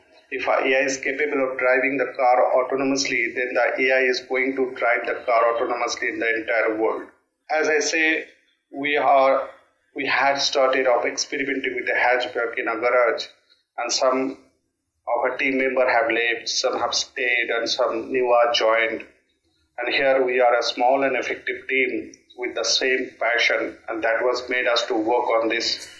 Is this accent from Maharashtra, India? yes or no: no; Kolkata, West Bengal, India; I came in touch with my friend in my hometown in Calcutta